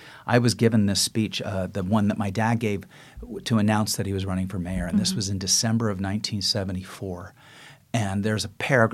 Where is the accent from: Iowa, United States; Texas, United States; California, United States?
California, United States; San Francisco; I grew up on the west side.